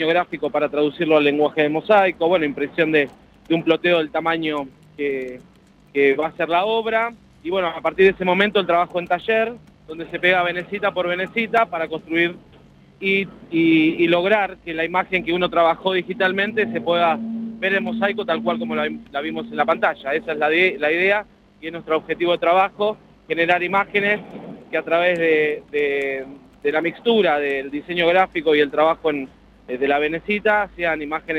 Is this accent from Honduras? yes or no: no; Argentina; como argentinos y argentinas